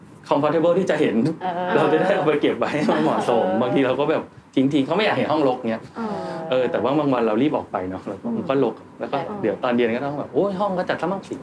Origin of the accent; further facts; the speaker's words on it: Chonburi, Thailand; moved away; also born or lived in Bangkok; พี่บ้านพี่อยู่ชลบุรีก็เข้ามาเรียนพออยู่จุฬาแล้วประมาณสักปี2ก็มาอยู่คอนโดใกล้ๆแล้ว